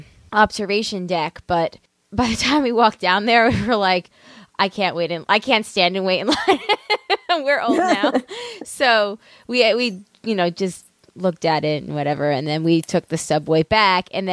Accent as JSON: {"language": "English", "town": "Long Island", "region": "New York", "country": "United States", "tie": "born or raised there", "said": "I grew up on Long Island, and I went to see the tree every year, and I love seeing that freaking tree."}